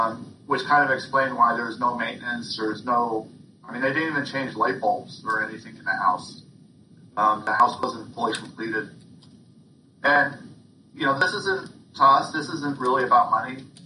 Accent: Camas, Washington, United States; We're from Camas originally.

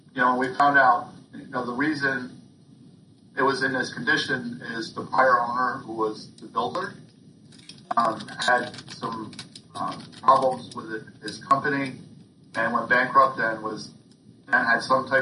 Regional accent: Camas, Washington, United States; We're from Camas originally.

